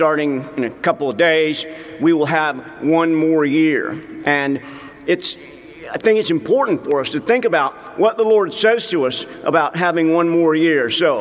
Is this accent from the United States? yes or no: yes; the South, United States; I grew up in the South, so there was a lot of storytelling in my family.